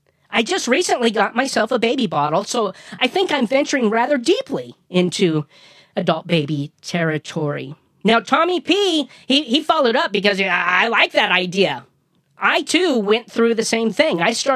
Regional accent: United Kingdom; White nappies when young? I'm British. White nappies when young.

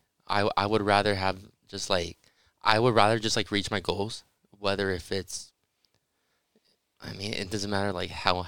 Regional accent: Los Angeles, California, United States; Even though if I was born in the States, you know, in LA, I was raised as a Mexican. I was raised with a culture, like a Mexican culture, you know, with my family.

